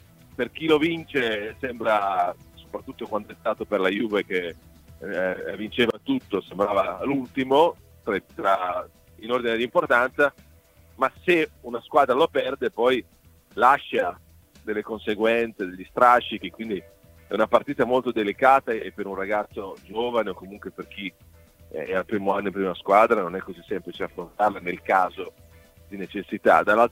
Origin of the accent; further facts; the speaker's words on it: Ferrara, Emilia-Romagna, Italy; No, io sono di Ferrara